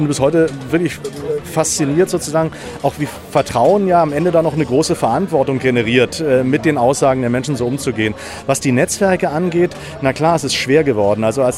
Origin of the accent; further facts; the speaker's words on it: Brandenburg, Germany; ich stamme selbst aus der Region, bin also selbst in einem Kohlerevier geboren, habe Eltern und habe das selbst auch erlebt, die Wende